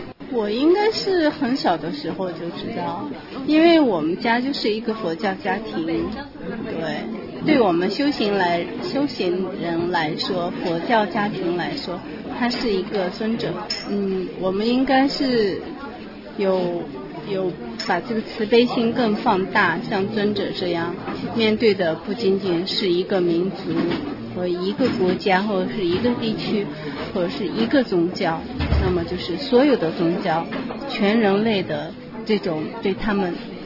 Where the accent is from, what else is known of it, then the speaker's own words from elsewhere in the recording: Switzerland; 我来自瑞士，